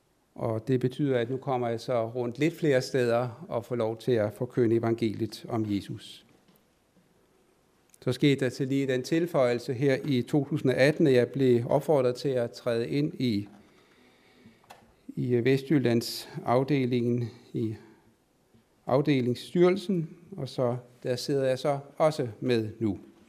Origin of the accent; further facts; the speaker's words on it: Capital Region of Denmark, Denmark; Jeg er født og opvokset på Bornholm, og så blev jeg uddannet elektriker.